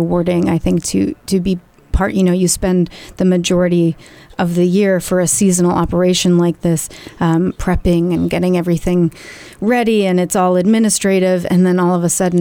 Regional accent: Saratoga Springs, New York, United States; I'm originally from Saratoga Springs, New York. I grew up on a horse farm.

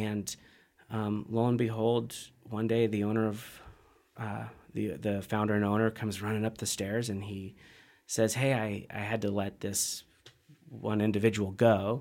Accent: Bend, Oregon, United States; I grew up skiing in Bend

